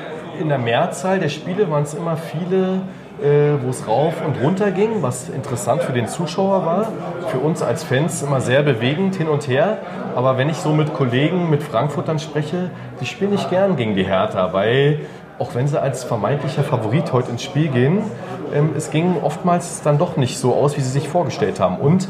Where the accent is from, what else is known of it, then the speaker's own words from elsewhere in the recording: Berlin, Germany; Aus Berlin-Pankow, Wilhelmsruhe, um genau zu sein.